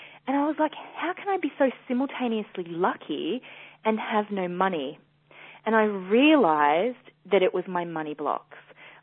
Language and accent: English; Australia; you might know that I'm Australian, or my accent might come as a complete shock to you